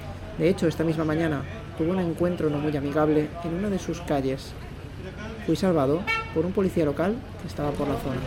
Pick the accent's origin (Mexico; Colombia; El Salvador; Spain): Spain; Soy europeo y español más concretamente.